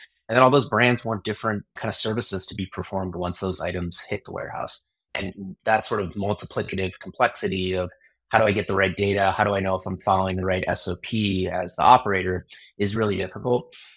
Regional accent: Cleveland, Ohio, United States; I grew up in Cleveland, Ohio, and I went to Northwestern University undergrad.

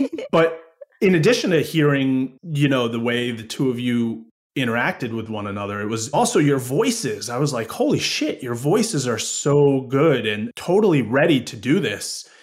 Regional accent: Woodstock, New York, United States; I grew up in Woodstock, New York. I mean, the land of the hippies.

